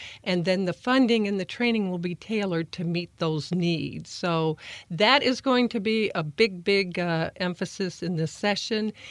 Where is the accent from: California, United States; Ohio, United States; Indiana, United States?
Indiana, United States; Evansville; as a young girl growing up in Evansville, I never dreamt that my life's journey would take me to this place